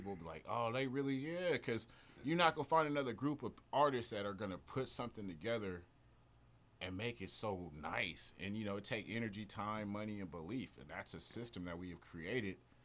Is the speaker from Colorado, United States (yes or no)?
no; Portland, Oregon, United States; Because I'm from Northeast Portland, Oregon.